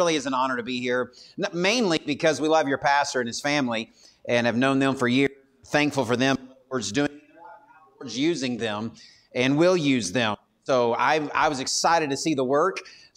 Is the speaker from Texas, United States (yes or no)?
yes; Texas, United States; I was raised in West Texas. And so West Texas, I mean, we're pretty, I mean, we can be, you know.